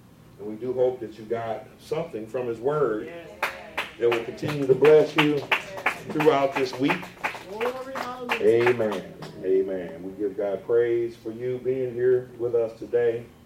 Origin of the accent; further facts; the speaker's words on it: Dayton, Ohio, United States; Now, you know, I was born in Miami Valley Hospital in Ohio, Dayton.